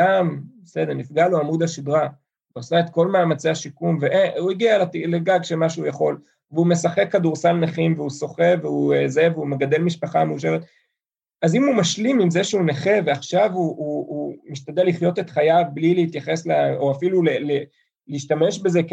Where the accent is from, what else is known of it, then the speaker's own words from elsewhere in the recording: Neve Dekalim, Gaza Strip, Palestine; now in Jerusalem, Israel; יכול להיות שנעים לי לגור בירושלים, אבל אני לא מוכן להשלים עם זה שממשלת ישראל הרסה את בית הילדות שלי בנווה דקלים